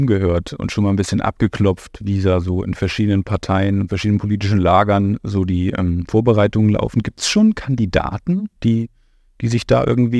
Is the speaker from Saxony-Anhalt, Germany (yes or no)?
yes; Halle, Saxony-Anhalt, Germany; als Hallenser, der hier wohnt